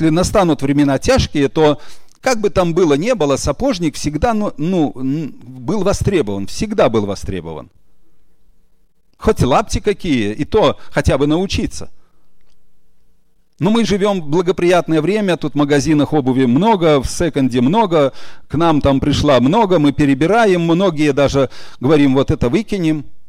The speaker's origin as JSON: {"language": "Russian", "town": "Visaginas", "region": "Utena County", "country": "Lithuania", "said": "Я говорю, из Висагинаса."}